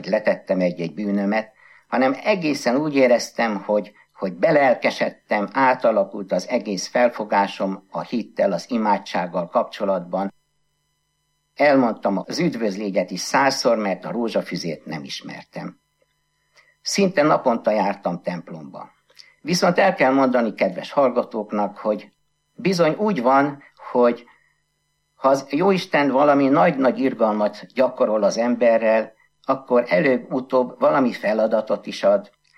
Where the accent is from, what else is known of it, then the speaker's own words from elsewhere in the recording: Budapest, Hungary; 1946-ban születtem, hamar árvaságra jutottam apa részről, Budapest külső kerületébe költöztünk Rákoskertre, ahol nem is volt templom, így a család is, magam is később gyerekként nem jártam templomba.